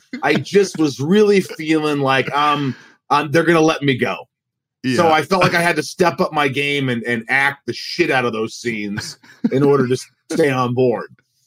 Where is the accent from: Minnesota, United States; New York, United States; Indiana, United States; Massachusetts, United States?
Indiana, United States; Newburgh; And we just landed in Newburg, Indiana, and thus began my life growing up in the Midwest.